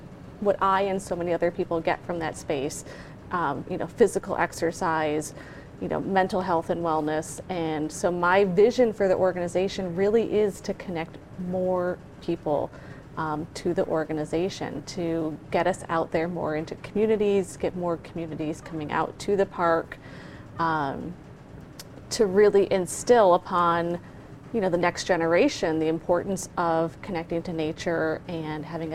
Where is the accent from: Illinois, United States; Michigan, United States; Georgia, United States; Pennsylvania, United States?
Michigan, United States; now in Massachusetts, United States; both here in Massachusetts, but also where I grew up in Michigan.